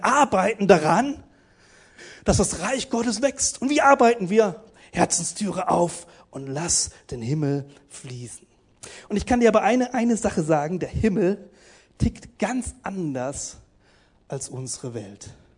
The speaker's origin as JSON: {"language": "German", "country": "Italy", "said": "ich bin ja selber Italiener"}